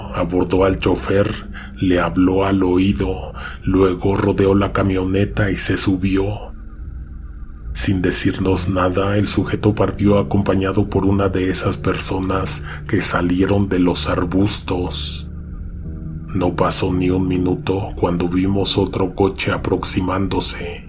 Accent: Matamoros, Tamaulipas, Mexico; Soy de Matamoros

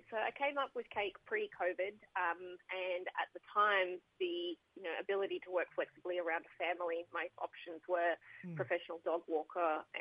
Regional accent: Brisbane, Queensland, Australia; I'm from Brisbane.

